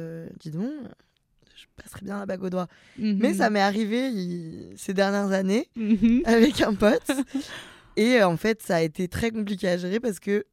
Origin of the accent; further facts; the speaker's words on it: Lyon, Auvergne-Rhône-Alpes, France; je suis venue habiter ici il y a 2-3 mois parce que pour le travail, c'est beaucoup mieux. En vrai, moi, je suis lyonnaise